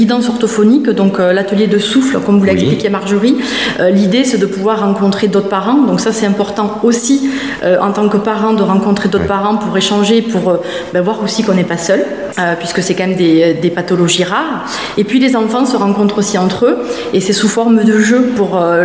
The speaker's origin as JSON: {"language": "French", "town": "Clermont-Ferrand", "region": "Auvergne-Rhône-Alpes", "country": "France", "said": "puisque nous, on est de Clermont-Ferrand"}